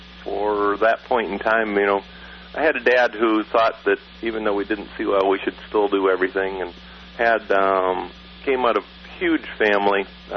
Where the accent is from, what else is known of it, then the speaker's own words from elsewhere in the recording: Saginaw, Michigan, United States; born there; now in Lansing, United States; Oh, I presently live in Lansing, Michigan. I was born in Saginaw, Michigan.